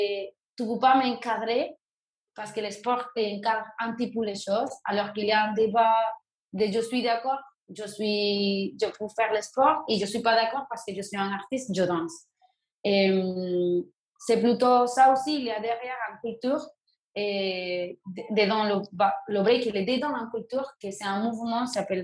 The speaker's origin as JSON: {"language": "French", "country": "Venezuela", "second_language": "French", "moved": "yes", "lives_now": "France", "said": "je suis d'origine du Venezuela. Ça fait 12 ans et demi que j'habite en France."}